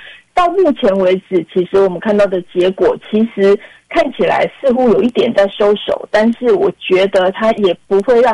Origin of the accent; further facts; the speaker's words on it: Taiwan; 然后到最后好像又捆绑我们台湾人